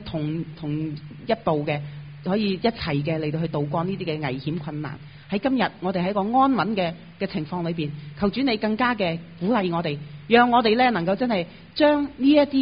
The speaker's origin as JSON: {"language": "Chinese", "country": "China", "said": "我们真是为到自己身为中国人有一份自豪和光荣的感觉。"}